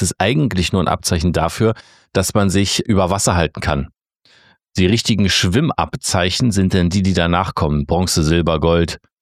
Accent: East Germany, Germany; Das gab es bei uns im Osten nicht.

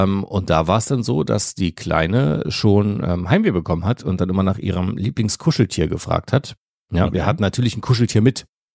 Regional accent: Germany; Nein, das ist bei uns nicht so.

